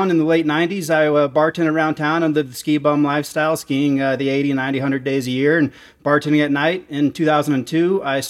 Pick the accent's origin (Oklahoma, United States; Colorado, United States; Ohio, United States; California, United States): Colorado, United States; Vail; I am from Vail, Colorado.